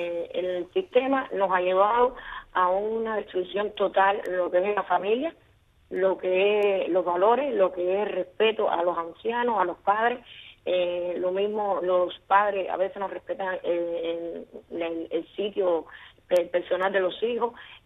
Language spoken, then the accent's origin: Spanish; Cuba